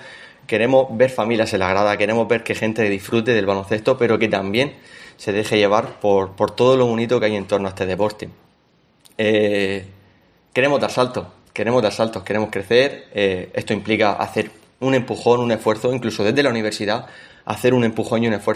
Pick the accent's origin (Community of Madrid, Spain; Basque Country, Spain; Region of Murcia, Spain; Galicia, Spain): Region of Murcia, Spain; representa a lo que somos los murcianos.